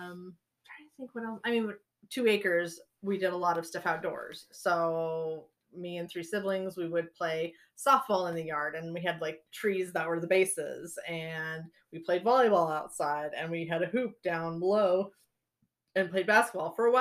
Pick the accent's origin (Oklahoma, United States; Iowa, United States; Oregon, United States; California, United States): Oregon, United States; Well, I grew up on the West Coast in Oregon.